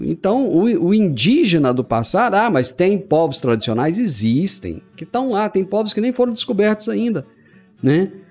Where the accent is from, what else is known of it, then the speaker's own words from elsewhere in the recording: Brazil; a impressão que eu tenho enquanto brasileiro é que isso é muito mais uma questão política do que uma questão judicial